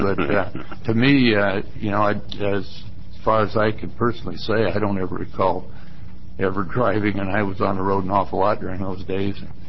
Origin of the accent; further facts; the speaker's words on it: Oregon, United States; from Senate District 1 down in the southern part of Oregon.